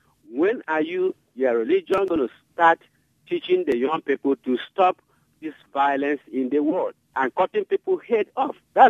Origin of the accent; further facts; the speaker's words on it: South East, Nigeria; I'm from Nigeria, southeastern Nigeria, the Igbo tribe.